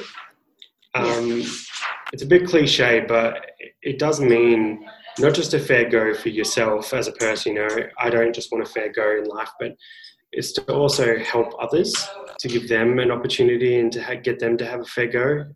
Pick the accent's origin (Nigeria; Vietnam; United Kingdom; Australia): Australia; Funny, it should be an easy one considering I am an Australian.